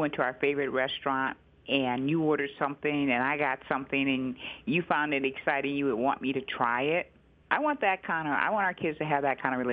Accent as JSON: {"language": "English", "region": "the North", "country": "United States", "lives_now": "Houston, United States", "said": "I know I'm from the North and I'm not supposed to be a judge of biscuits"}